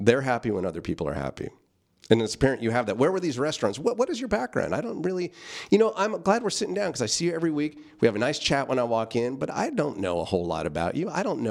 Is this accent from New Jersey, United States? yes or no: no; Vallejo, California, United States; So two Vallejoans right here.